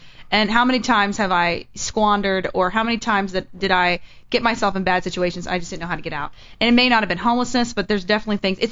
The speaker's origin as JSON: {"language": "English", "region": "Texas", "country": "United States", "said": "when you first move here, you're like, oh my gosh, homeless people, because I'm from Texas."}